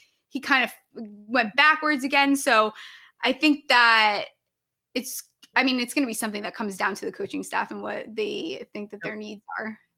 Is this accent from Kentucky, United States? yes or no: no; Connecticut, United States; Obviously, I mean, I grew up in Connecticut, a small high school.